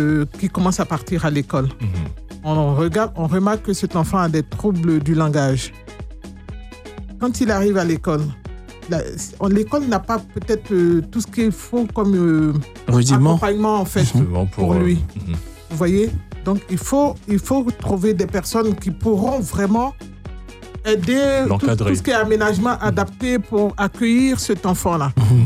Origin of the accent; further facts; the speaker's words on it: Côte d’Ivoire; also born or lived in France; J'ai fait un peu ma scolarité en Côte d'Ivoire.